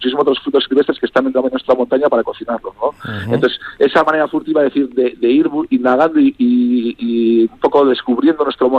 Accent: Basque Country, Spain; Yo vengo a mi pueblo, al pueblo de donde nació mi familia, de mis abuelos, de mi ama, de donde yo me he criado, y tenía muy claro que efectivamente iba a ir con esa bandera, ¿no? La bandera es reivindicar esta identidad de la montaña alavesa

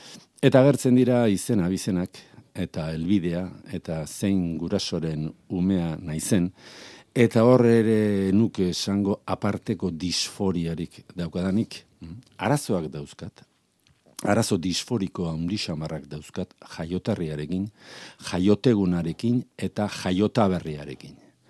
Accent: San Sebastián, Basque Country, Spain; born there; ez dut sentisinisten donostiarra naizenik jaiotzez.

